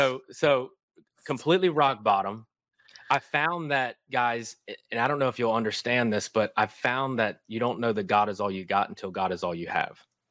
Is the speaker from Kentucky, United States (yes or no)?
yes; Kentucky, United States; accent: Kentucky; And that's why I have this Kentucky accent, by the way. And so born and raised in Kentucky.